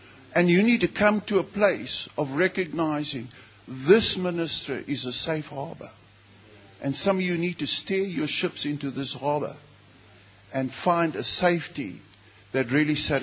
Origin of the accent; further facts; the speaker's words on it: East London, Eastern Cape, South Africa; from East London, Imonti